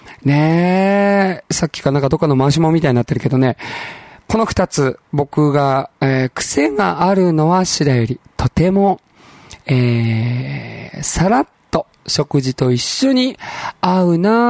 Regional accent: Nagoya, Aichi, Japan; まあでも自分の地元もそうか、名古屋でもそうか。本当に僕ね、27ぐらいまで全然飲まなかったから、28歳からね、

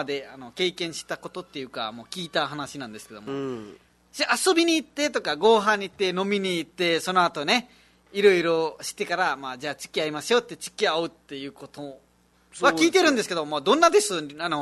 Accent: Nepal; Japanese is a second language; 僕はネパール人ですよろしいですか。

